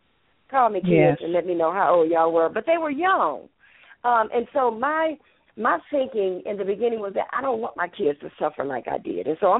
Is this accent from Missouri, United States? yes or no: no; Atlanta, Georgia, United States; Now, remember, I come from Atlanta.